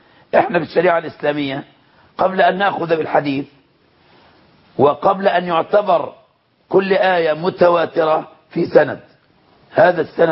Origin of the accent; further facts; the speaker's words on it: Monufia Governorate, Egypt; أنا في قريتي كان عضو مجلس النواب عن المنطقة كلها كان أميا في عهد النظام السابق، كان أكبر حرامي جواميس في المنوفية كلها